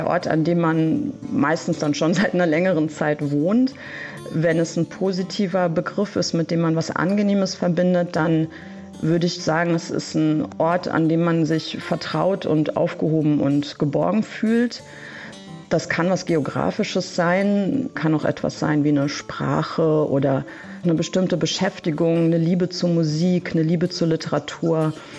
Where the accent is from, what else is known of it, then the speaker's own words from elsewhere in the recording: West Germany, Germany; moved away as an adult; Ich bin nicht nur als Städterin aufs Land gezogen, sondern eben auch noch als Wessi in die ehemalige DDR.